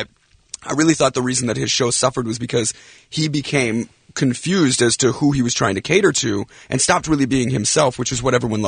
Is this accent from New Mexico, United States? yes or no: no; Philadelphia, Pennsylvania, United States; growing up in Philadelphia as a kid that really wanted to move out to LA and you know dreamed of being successful as an actor